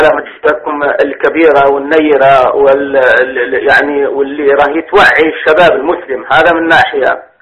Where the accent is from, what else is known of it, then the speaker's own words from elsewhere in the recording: Algeria; نحن عندنا في الجزائر